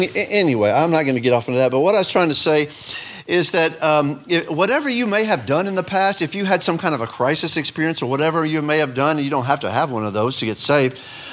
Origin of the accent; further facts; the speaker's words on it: Houston, Texas, United States; I liked growing up in Houston. I'm glad I grew up the way I did in the city.